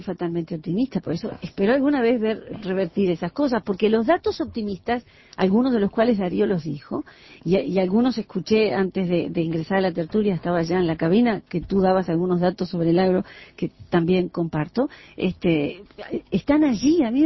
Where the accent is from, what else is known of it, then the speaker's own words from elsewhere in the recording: Uruguay; muchas veces me han cuestionado si soy uruguaya, pero soy uruguayísima